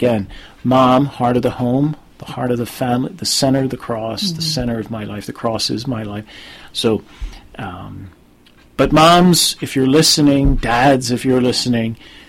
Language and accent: English; Philadelphia, Pennsylvania, United States; born there; It was a Mother's Day morning, 8:55 in the morning, that I was born at St. Agnes Hospital on Broad Street.